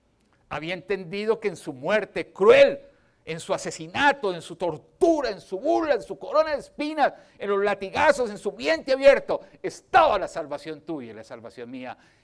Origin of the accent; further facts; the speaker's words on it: Colombia; en mi casa donde crecí en Colombia